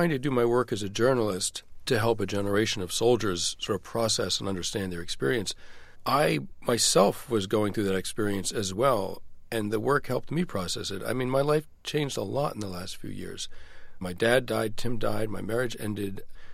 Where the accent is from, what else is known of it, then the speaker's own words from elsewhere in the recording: United States; the country that I was growing up in America